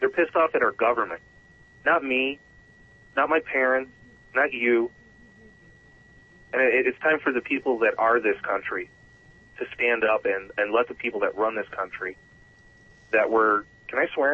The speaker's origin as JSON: {"language": "English", "town": "Melrose Park", "region": "Illinois", "country": "United States", "tie": "born or raised there", "said": "Where I grew up in Melrose Park, that didn't happen."}